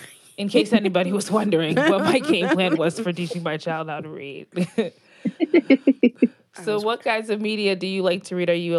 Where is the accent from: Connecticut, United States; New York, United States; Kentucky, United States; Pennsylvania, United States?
Connecticut, United States; I'm from Connecticut, so I know the pizza.